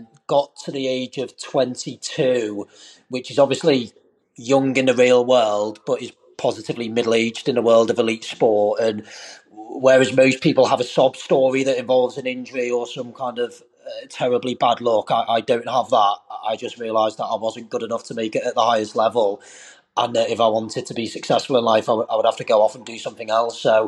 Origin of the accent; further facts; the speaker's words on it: North West England, United Kingdom; So, I'm born and raised in Merseyside